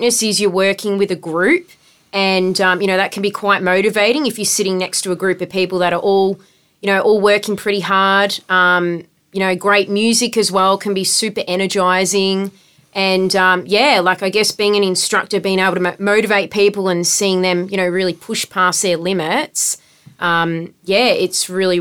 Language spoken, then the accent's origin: English; Melbourne, Victoria, Australia; I grew up in Melbourne. I never, I was never close to the ocean.